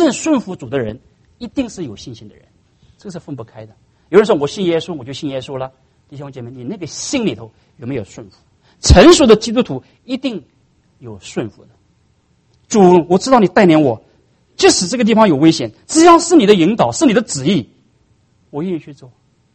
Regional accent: China; 可能我们从大陆来的人可能不了解这个历史，

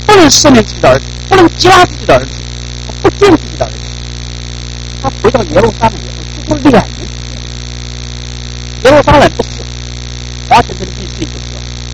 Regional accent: China; 亡羊补牢嘛。我们中国人不是这么说的吗？

